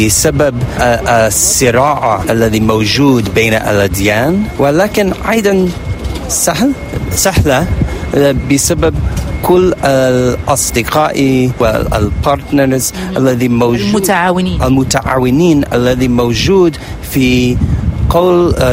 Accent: United States; Arabic is a second language; عندنا في أمريكا تنوع

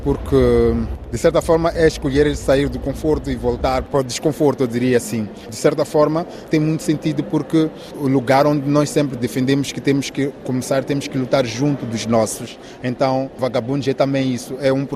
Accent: Maputo, Maputo City, Mozambique; cidade de Maputo, da periferia da cidade de Maputo, na verdade.

